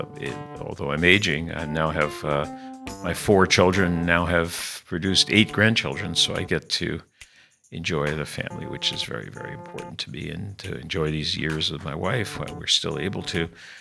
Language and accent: English; United States; That's how I feel as an American.